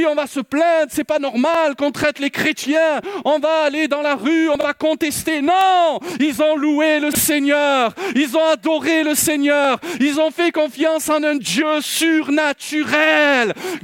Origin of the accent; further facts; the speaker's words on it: Marseille, Provence-Alpes-Côte d'Azur, France; Alors moi, j'ai une excuse, je suis un Marseillais.